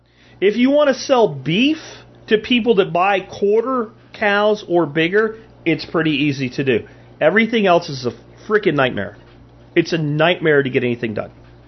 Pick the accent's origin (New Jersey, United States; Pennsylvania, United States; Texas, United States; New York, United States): Texas, United States; it's an embarrassment to me as a Texan, that this hasn't happened in Texas.